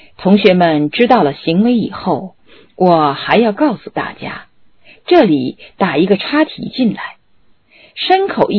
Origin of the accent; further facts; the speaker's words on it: Sichuan, China; 用我们四川人的话来说，就叫于家因家